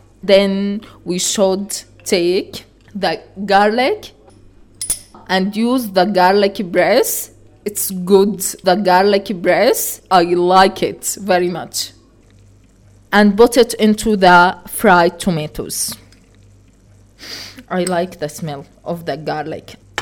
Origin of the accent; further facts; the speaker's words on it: Palestine; Today we will do fried tomatoes Palestinian style.